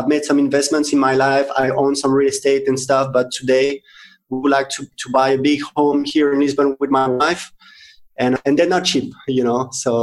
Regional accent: Paris, Île-de-France, France; I'm French. I'm from Paris, France.

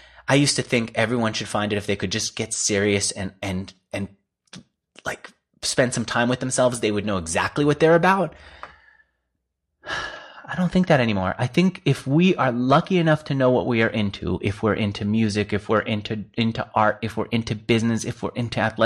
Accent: New York, United States; If anything, growing up in New York, you're really surrounded by the very liberal agenda, which is business is bad.

